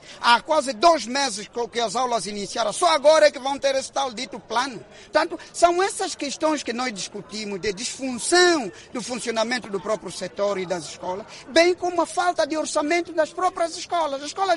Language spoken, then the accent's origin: Portuguese; Angola; se todos nós somos angolanos? Primeiro devemos olhar para Angola.